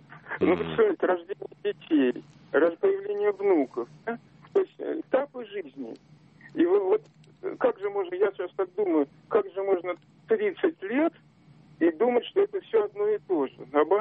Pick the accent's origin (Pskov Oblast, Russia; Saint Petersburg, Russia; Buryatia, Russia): Saint Petersburg, Russia; я из Санкт-Петербурга.